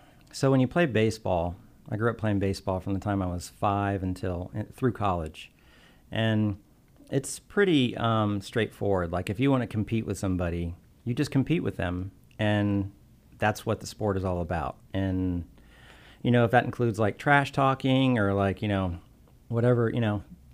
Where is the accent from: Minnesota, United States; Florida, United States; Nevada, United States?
Florida, United States; Tampa; So I'm from Tampa, Florida. I was born there in 68, not too long after air conditioning became a thing.